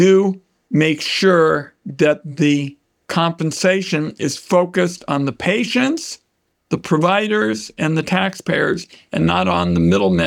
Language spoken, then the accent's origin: English; Portland, Oregon, United States; We had the original testing at the Oregon Health Sciences Center in my hometown.